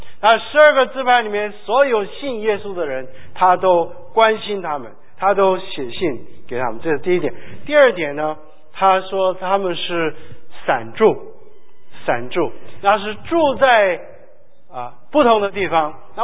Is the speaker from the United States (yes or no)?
no; China; 这个很像我们中国人啊。我们中国人现在虽然不是，但战争也有一点关系啊